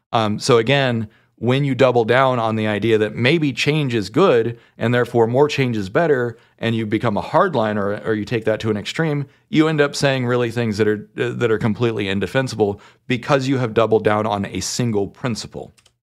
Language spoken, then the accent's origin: English; United States; I'm white, I'm a man, I'm an American, that's three right there.